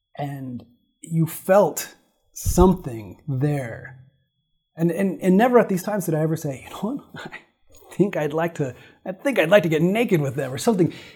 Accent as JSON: {"language": "English", "region": "Arizona", "country": "United States", "tie": "born or raised there", "said": "Because I grew up in Arizona, but it was kind of like another more conservative, purist mecca of the Mormon culture."}